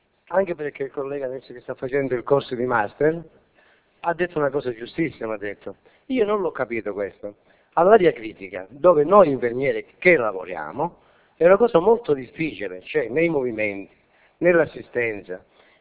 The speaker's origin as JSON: {"language": "Italian", "town": "Cosenza", "region": "Calabria", "country": "Italy", "said": "Sono di Cosenza"}